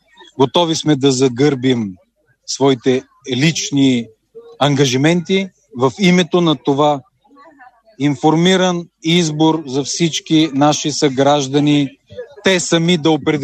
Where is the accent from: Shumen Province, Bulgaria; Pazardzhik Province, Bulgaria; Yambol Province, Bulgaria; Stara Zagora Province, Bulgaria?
Stara Zagora Province, Bulgaria; Stara Zagora; Аз съм израснал в Стара Загора.